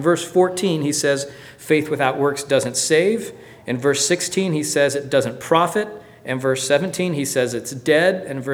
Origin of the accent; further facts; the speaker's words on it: United States; Well, because I'm American.